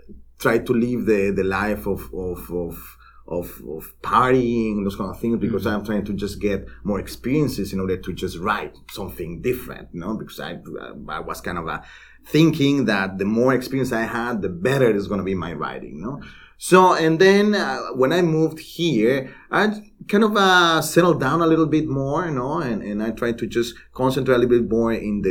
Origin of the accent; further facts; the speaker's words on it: Mexico City, Mexico; English is a second language; also born or lived in Baja California / Oaxaca; I was born in Mexico City, but my family is from Baja California, so I was kind of in between territories, you know, in the Baja California Peninsula and Mexico City. So even I lived in Oaxaca, which is a south state in Mexico with an indigenous population, very dense indigenous population.